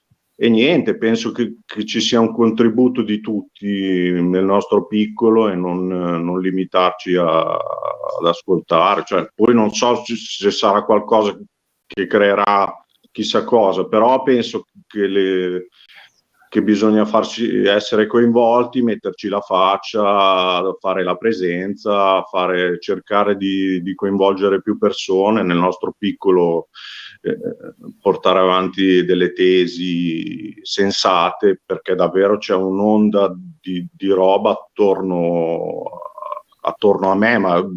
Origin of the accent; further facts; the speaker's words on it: Milan, Lombardy, Italy; qui sono di Milano, io quindi sto cercando una sala, uno spazio